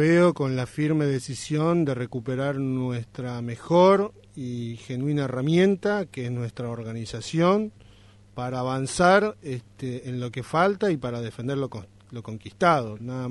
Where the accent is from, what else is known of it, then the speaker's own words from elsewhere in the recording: Argentina; nos va a ver participando en la escena nacional como ciudadanos, como argentinos